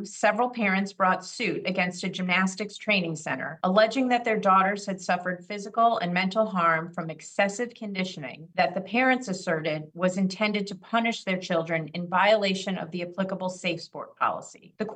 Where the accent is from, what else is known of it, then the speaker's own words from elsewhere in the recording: Illinois, United States; I grew up in the Chicago suburbs, actually. And I think that growing up in Illinois is important